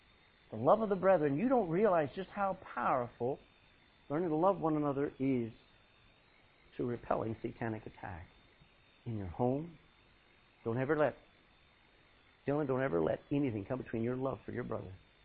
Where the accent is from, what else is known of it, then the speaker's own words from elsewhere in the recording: United States; I mean, I come from America.